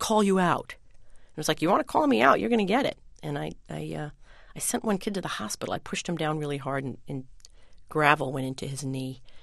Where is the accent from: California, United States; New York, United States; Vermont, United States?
New York, United States; West Islip; I grew up on the South Shore originally, down in West Islip. And the neighborhood was all kids my age.